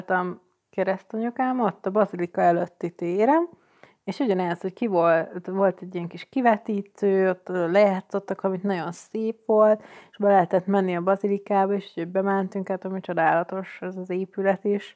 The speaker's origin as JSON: {"language": "Hungarian", "town": "Kaposvár", "region": "Somogy", "country": "Hungary", "tie": "born or raised there", "said": "vagy otthon Kaposváron, mert én szeretem ezt"}